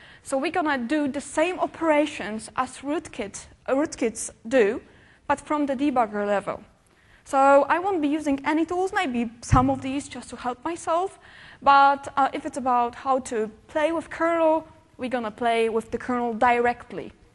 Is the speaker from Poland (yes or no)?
yes; Poland; English is a second language; I am from Poland.